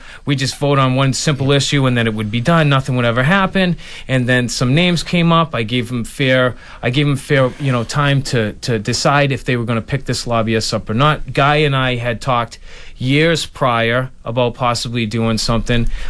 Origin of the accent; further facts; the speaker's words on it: Massachusetts, United States; I feel like I'm a patriot. I'm a Minuteman. I grew up in Massachusetts. I grew up on the South Shore. We have this heritage.